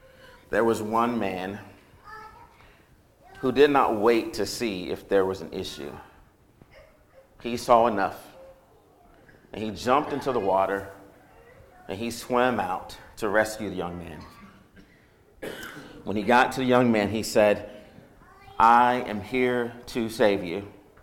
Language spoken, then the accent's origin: English; Culpeper, Virginia, United States; I'm from Culpeper, Virginia.